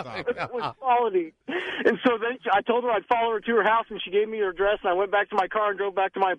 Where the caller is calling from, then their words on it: Wichita, Kansas, United States; Wichita, Kansas.